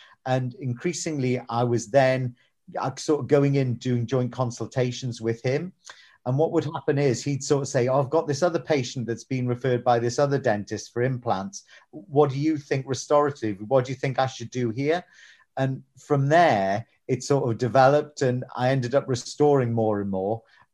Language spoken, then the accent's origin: English; North East England, United Kingdom; I'm from the Northeast originally and sort of migrated back here like a bit like a homing pigeon.